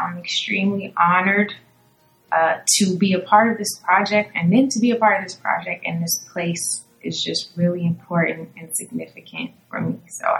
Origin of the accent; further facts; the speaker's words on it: Beaufort, South Carolina, United States; So I am sixth generation Gullah Geechee from Beaufort, South Carolina.